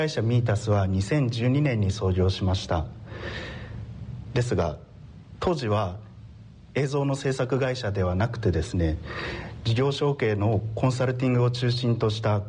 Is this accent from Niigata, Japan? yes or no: yes; Nakanoshima, Niigata, Japan; moved away as an adult; 私は旧南蒲原郡の中之島町の出身でございます。長岡高校卒業後にシナリオライターを目指し、東京に上京しました。